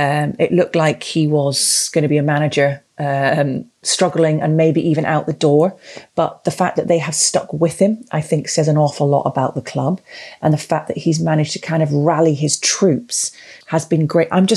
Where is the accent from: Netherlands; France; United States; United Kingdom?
United Kingdom; North East England; I'm a girl from the Northeast and we don't have Middlesbrough battling up there anymore, do we?